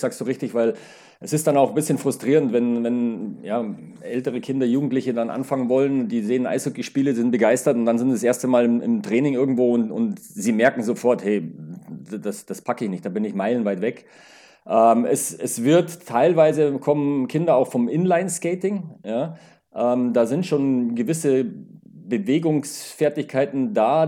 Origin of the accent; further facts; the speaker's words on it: Geretsried, Bavaria, Germany; Ich bin einfach dazugekommen in der Nachbarschaft in Geretsried, wo ich aufgewachsen bin, war die Eishalle